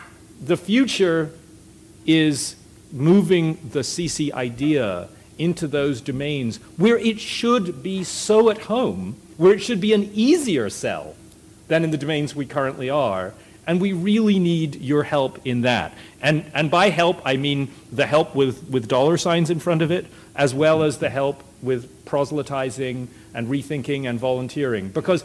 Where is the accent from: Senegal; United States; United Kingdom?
United Kingdom; Scotland; good guilt too, I'm Scottish, it was good guilt.